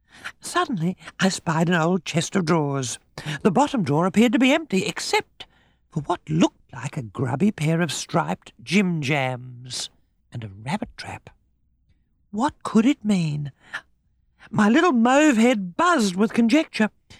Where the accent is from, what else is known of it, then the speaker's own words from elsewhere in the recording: Australia; born there; I am definitely an Australian, because that's where I was born a good deal less than a century ago.